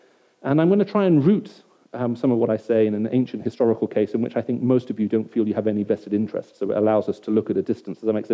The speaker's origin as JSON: {"language": "English", "town": "Oxford", "region": "South East England", "country": "United Kingdom", "tie": "born or raised there", "said": "I was back in my hometown of Oxford"}